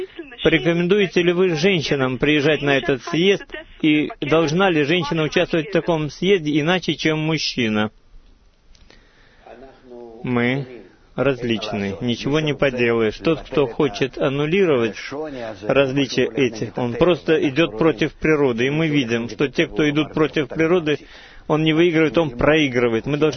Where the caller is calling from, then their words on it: Ashdod, Southern District, Israel; из Ашдод.